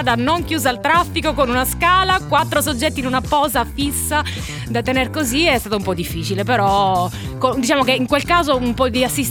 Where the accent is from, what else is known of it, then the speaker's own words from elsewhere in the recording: Sicily, Italy; la Sicilia, che è la mia terra anche di origine